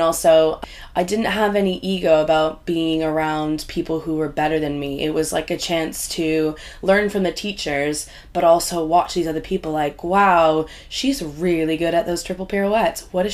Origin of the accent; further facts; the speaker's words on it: Canada; I'm from Canada, and I was applying to different places in Toronto.